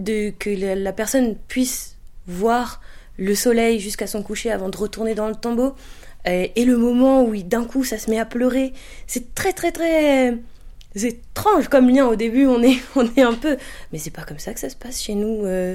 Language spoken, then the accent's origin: French; France; même si j'ai grandi en France et que je sais à quoi ressemble un magasin, un supermarché, quand je reviens, je suis choquée